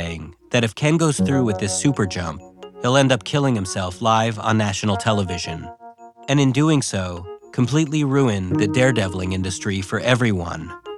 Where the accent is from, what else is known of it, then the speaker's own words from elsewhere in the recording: Canada; Watching the movie as a Canadian